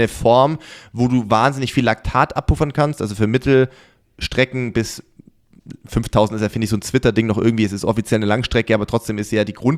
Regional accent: Sindelfingen, Baden-Württemberg, Germany; ein sehr, sehr, sehr interessantes Gespräch mit einem guten Freund aus meiner Heimat

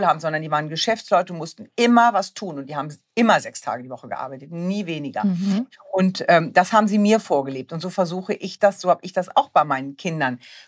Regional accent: Wunstorf, Lower Saxony, Germany; ich bin ein niedersächsisches Kind. Ich bin in Wunstorf bei Hannover groß geworden

